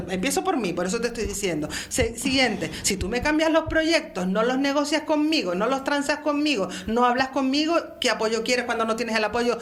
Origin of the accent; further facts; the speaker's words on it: Canary Islands, Spain; Para mí como española, canaria española